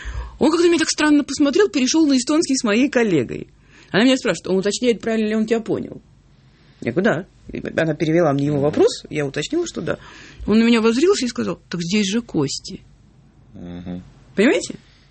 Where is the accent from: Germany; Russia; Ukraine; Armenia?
Russia; узнав, что я из России, перешел на русский